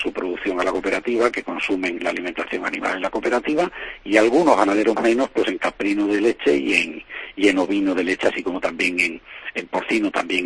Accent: Andalusia, Spain; Yo creo que aquí en esta zona norte de Andalucía pues somos bastante extremeños y bastante castellano-manchegos también, aparte de andaluces. Una mezcla, ¿no?

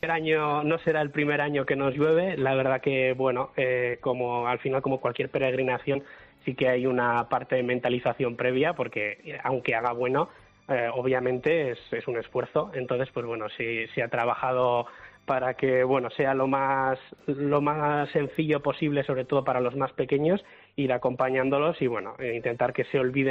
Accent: Navarre, Spain; como navarros, pues desde luego nuestro patrón

